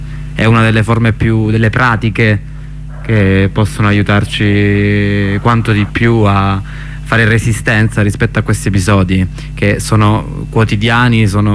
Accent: Catania, Sicily, Italy; Sì, è un clima nazionale, lo dico da catanese.

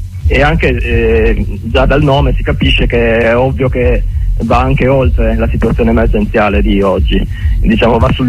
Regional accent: Ivrea, Piedmont, Italy; io per esempio sono da Ivrea.

